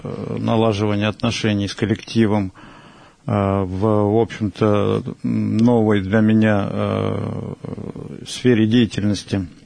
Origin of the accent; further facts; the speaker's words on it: Balashikha, Moscow Oblast, Russia; Родился я в Московской области и вырос, в общем-то, там же, в подмосковной Балашихе, где после окончания школы поступил в первый Московский медицинский институт имени Сеченова, который закончил в 1985